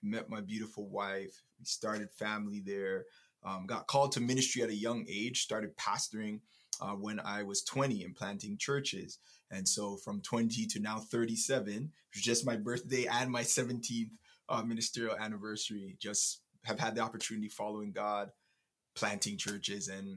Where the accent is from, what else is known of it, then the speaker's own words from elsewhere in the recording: Toronto, Ontario, Canada; also born or lived in Plainfield, New Jersey, United States; I was born in Plainfield, New Jersey. And when I was one, My family moved to Toronto. I'm a Scarborough boy. I grew up in Malvern.